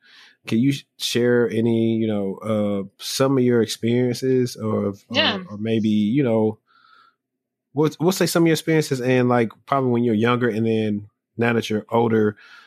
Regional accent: Louisiana, United States; now in Dallas, United States; technically I'm still in the South. I'm in Dallas now, but I'm from Louisiana.

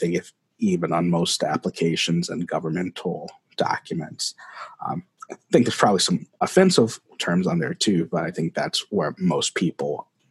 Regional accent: United States; born there; But like, I was born in America. I was not born in Africa.

